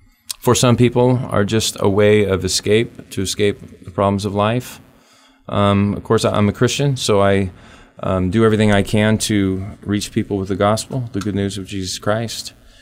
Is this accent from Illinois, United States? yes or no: no; California, United States; I've been born and raised in Humboldt County ever since I can remember.